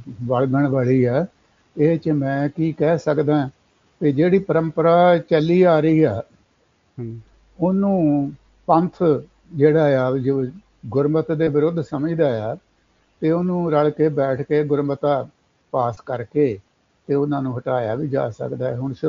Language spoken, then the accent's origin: Punjabi; Suro Padda, Punjab, India; ਉੱਧਰ ਗੁਰਦਾਸਪੁਰ ਅਤੇ ਅੰਮ੍ਰਿਤਸਰ ਜ਼ਿਲ੍ਹੇ ਦੀ ਹੱਦ ਆ ਇਸ ਪਾਸੇ ਮੇਰਾ ਪਿੰਡ ਆ ਸੂਰੋ ਪੱਡਾ